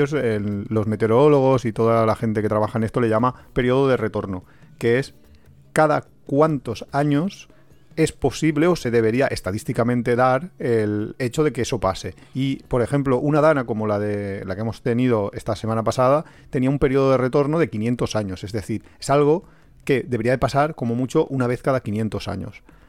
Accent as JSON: {"language": "Spanish", "town": "Valencia", "region": "Valencian Community", "country": "Spain", "lives_now": "Alicante, Spain", "said": "nosotros somos de Valencia, aunque vivimos ahora en Alicante."}